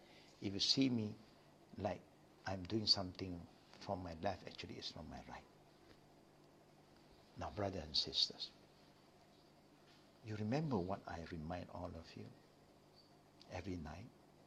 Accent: Malaysia; So, in our case as Malaysian, there is one fruit that we love so much.

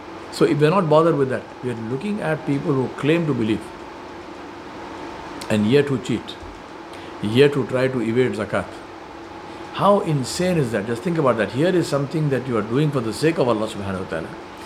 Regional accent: Hyderabad, Telangana, India; I am from Hyderabad

